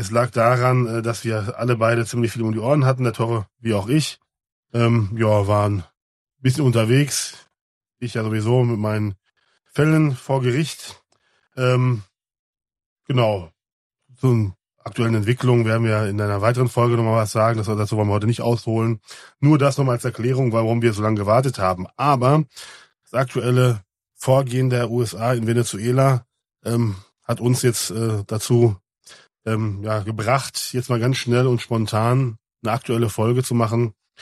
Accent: Lüdenscheid, North Rhine-Westphalia, Germany; ich komme aus dem Sauerland, ja, also meine Jugend in Lüdenscheid

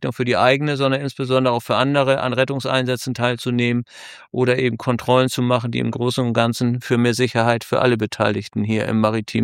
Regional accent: Hamburg, Germany; Als Hamburger steht man oft am Hafen, hat viel mit dem Wasser zu tun tatsächlich

